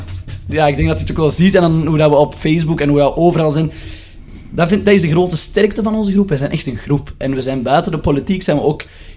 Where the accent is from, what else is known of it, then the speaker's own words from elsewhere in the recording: Turnhout, Antwerp, Belgium; Mijn ouders zijn daar geboren en getogen. Ik ben er ook heel trots op die roots dat ik heb. Maar ik ben ook zelf ook heel fier dat ik een jonge turnautenaar mag zijn, geboren en getogen.